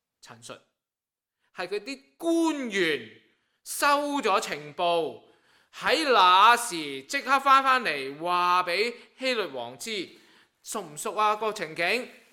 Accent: Guangdong, China; 我哋广东人咧称呢种嘅情况叫做偏见

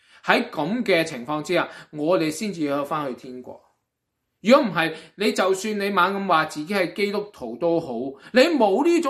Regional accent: China; 我哋中国人都好啦，或者西方社会都好啦

